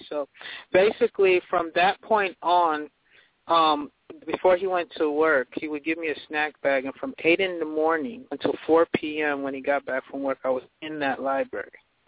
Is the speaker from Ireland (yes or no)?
no; Nigeria; moved away; Okay, yes. I'm from Nigeria. My parents and I came here from Nigeria